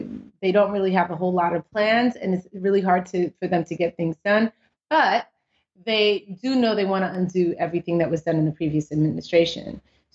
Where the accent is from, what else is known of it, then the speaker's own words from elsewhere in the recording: United States; one of the first presidents in my consciousness as an American